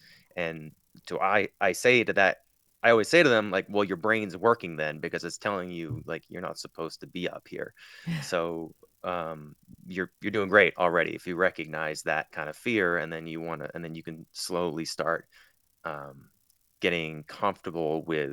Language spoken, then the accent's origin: English; Wells, Maine, United States; I grew up in Wells, and so that's one of the popular spots in Maine for surfing